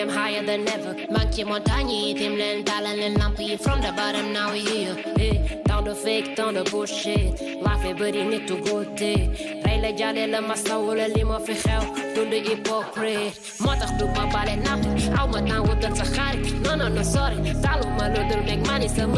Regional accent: Senegal; je suis une Sénégalaise, une lionne, une vraie lionne

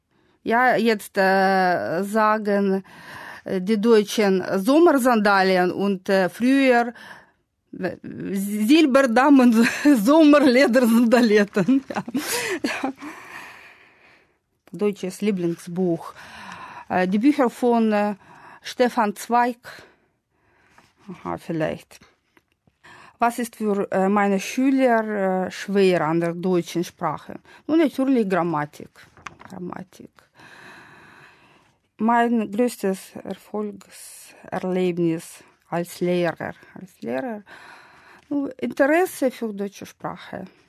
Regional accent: Novosibirsk, Novosibirsk Oblast, Russia; German is a second language; Ich komme aus Sibirien, aus Westsibirien, aus der Stadt Novosibirsk. Ich wurde im Jahre 1971 geboren. Ich arbeite an der Uni, an der Agraruni in Novosibirsk.

